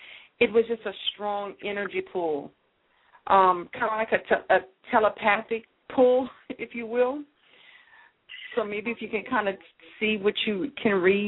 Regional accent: Louisiana, United States; I'm from Louisiana.

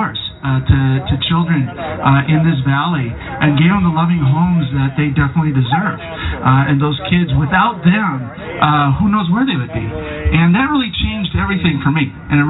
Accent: Mexico City, Mexico; English is a second language; But I grew up in Mexico City, and obviously with a strong Catholic influence and very conservative.

